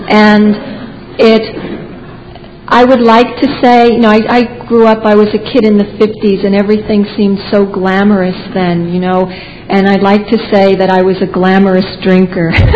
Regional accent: Bayonne, New Jersey, United States; I grew up in Bayonne, New Jersey.

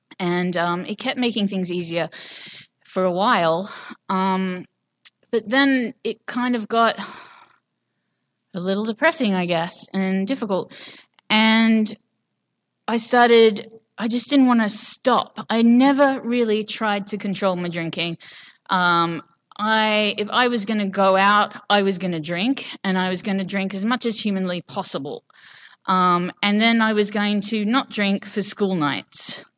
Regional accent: England, United Kingdom; I grew up in England. My mom's South African. My dad is English, but lived in Canada. And somehow I ended up here about 7 years ago. So I've never known where I was from.

